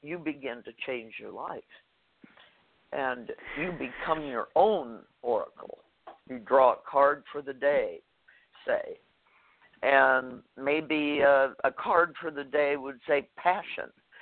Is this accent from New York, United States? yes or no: no; Seattle, Washington, United States; also born or lived in Beverly Hills; I've been raised on water my whole life. I was born in Seattle and lived on Lake Washington for many years and then moved down to Beverly Hills where my mother's family was from.